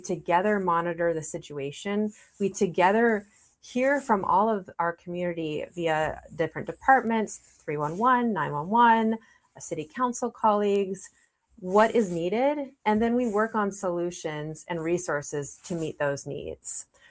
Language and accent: English; Minnesota, United States; So I'm from the Twin Cities, and I returned home a few years ago to take this position